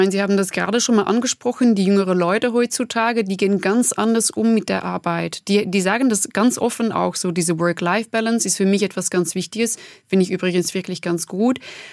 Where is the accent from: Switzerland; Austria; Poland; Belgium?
Belgium; Flanders; accent: Flemish; first language Flemish; German is a second language; now in Germany; Vor allem, also zuerst Flämisch ist meine Muttersprache. Das ist auch ein Dialekt, was ich spreche. Da bin ich auch wirklich sehr stolz drauf.